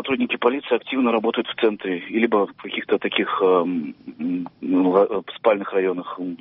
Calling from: Kazan, Tatarstan, Russia

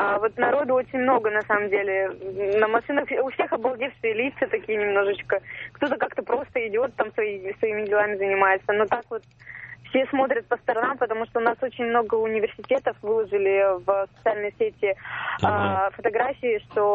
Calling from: Chelyabinsk, Chelyabinsk Oblast, Russia; Из Челябинска.

